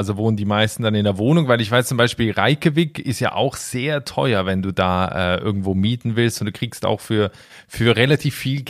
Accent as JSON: {"language": "German", "country": "Switzerland", "said": "als Schweizer"}